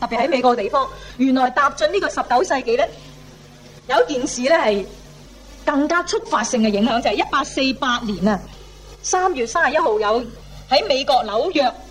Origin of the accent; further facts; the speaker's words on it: Hong Kong; 但係我哋香港人中國人都大把呢啲通靈術㗎啦